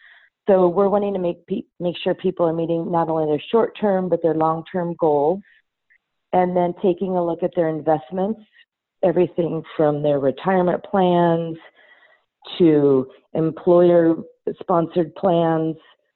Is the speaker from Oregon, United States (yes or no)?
yes; Oregon, United States; So I grew up in Eastern Oregon, outside a small town on a cattle ranch. I grew up and graduated from Heppner High School.